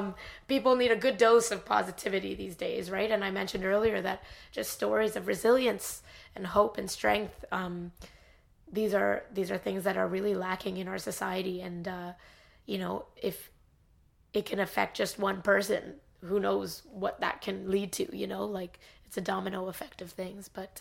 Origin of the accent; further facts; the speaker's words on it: Canada; also born or lived in India; growing up in Canada, but being born in India, I've constantly felt, and I still feel, this kind of rift between, you know, where I come from versus who I am now